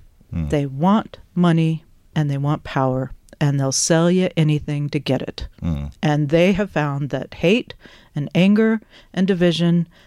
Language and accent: English; United States; moved away as an adult; now in Ireland